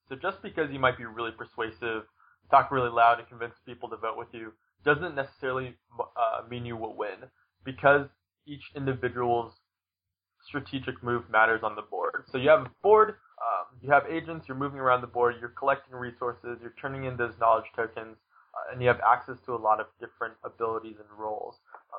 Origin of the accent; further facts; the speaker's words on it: Seattle, Washington, United States; I'm from Seattle, Washington.